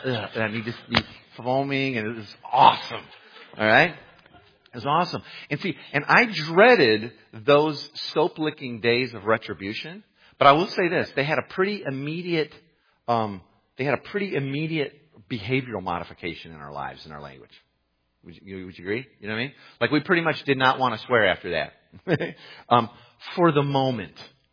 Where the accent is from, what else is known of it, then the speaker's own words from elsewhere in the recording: Waukegan, Illinois, United States; one of the most awesome memories I have of growing up in Waukegan